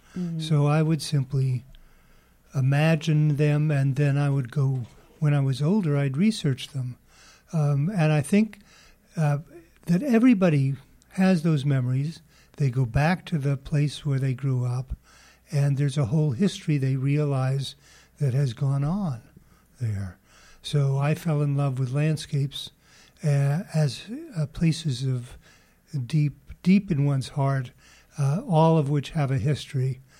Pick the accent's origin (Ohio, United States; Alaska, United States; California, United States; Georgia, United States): California, United States; also born or lived in New Jersey; I grew up on the Truckee River in the Sierras in California.